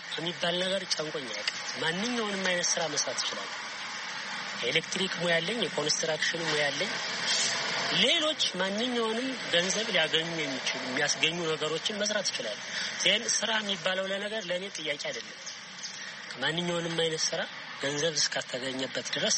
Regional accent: Bahir Dar, Amhara, Ethiopia; ተወልጄ ያደግኩት እዚሁ ባህር ዳር ከተማ ውስጥ ነው።

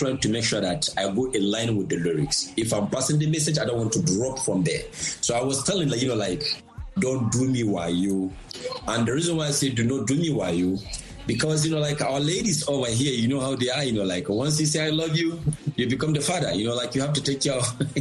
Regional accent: Northern Nigeria, Nigeria; I come from Northern Nigeria, basically, you know, like, where it is being dominated by Hausa people.

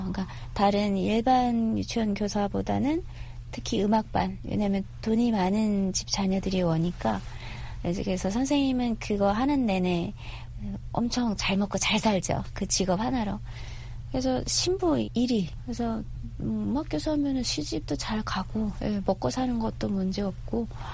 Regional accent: Hamhung, South Hamgyong, North Korea; 저희는 함흥인데 할아버지는 항해남도에 계셨어요.

